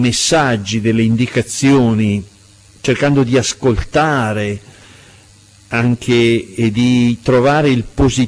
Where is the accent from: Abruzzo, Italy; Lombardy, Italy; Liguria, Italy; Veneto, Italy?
Lombardy, Italy; Saronno; sono un migrante, vengo da Saronno, anche se è vicino